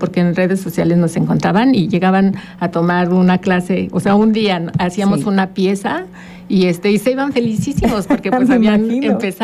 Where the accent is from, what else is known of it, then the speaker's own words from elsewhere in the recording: Mexico; también somos mexicanos